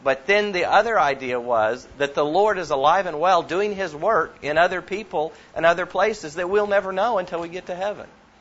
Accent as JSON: {"language": "English", "country": "New Zealand", "tie": "born or raised there", "said": "When I was growing up in New Zealand, all the hedges were made out of a prickly, nasty, thorny bush called gorse."}